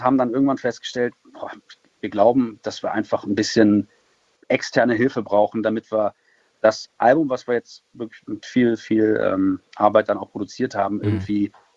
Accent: North Rhine-Westphalia, Germany; Wir kommen eigentlich aus dem Kreis Düren, wenn man es so nimmt. Das ist zwischen Köln und Aachen, näher an Aachen als an Köln.

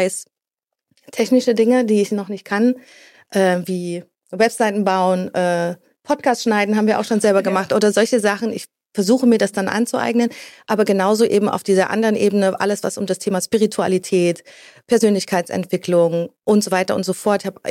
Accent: eastern Germany, Germany; born or raised there

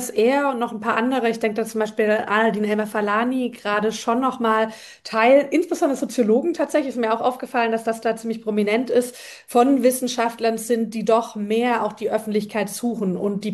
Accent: Nürtingen, Baden-Württemberg, Germany; now in Berlin, Germany; ich bin 31 Jahre alt. Ich komme ursprünglich aus Baden-Württemberg, aus der Nähe von Stuttgart. Falls jemand aus dem Süden kommt, könnte Nürtingen auch was sagen.

